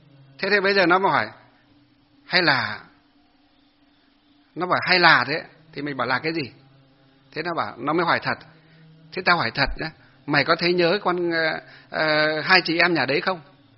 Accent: Hòa Bình, Vietnam; để lên trên quê hương của tôi ở trên gì Hòa Bình á, trên vùng dân tộc vùng sâu vùng xa đấy, Hòa Bình này rồi Cao Bằng, Lạng Sơn, Lào Cai, Yên Bái

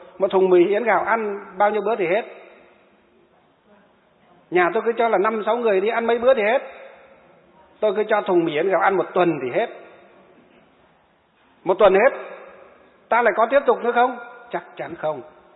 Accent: Hòa Bình, Vietnam; Nhưng quê hương của chúng tôi là tỉnh Hòa Bình, nơi gì? Nơi có thủy điện Sông Đà rất sớm, một trong những thủy điện rất sớm của đất nước Việt Nam chúng ta.

